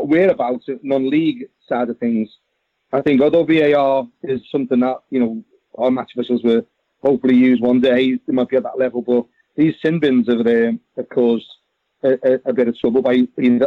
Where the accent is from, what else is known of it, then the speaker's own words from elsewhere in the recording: Liverpool, North West England, United Kingdom; Being born and bred in Liverpool